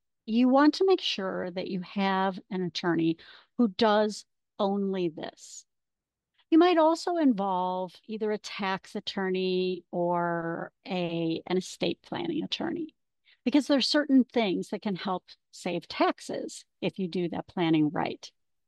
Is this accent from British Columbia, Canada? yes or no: no; Ontario, Canada; moved away as an adult; now in United States; I'm an original Canadian. I grew up in Ontario, but ended up coming to the U.S. And have been here for most of my adult life.